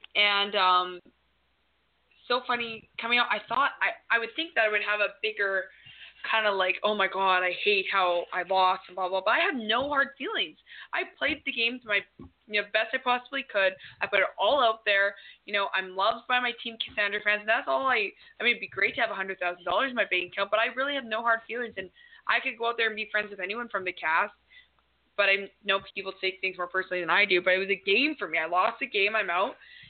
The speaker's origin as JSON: {"language": "English", "town": "Winnipeg", "region": "Manitoba", "country": "Canada", "said": "I'm from Winnipeg."}